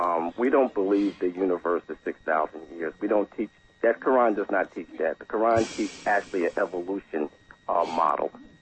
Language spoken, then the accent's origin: English; United States; I am an American Muslim.